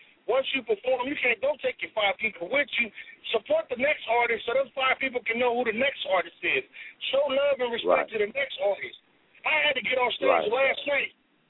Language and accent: English; Long Beach, California, United States; now in Las Vegas, United States; No, I'm from Long Beach, California, man, but Vegas is my second home. That's where I live, and I love the Vegas.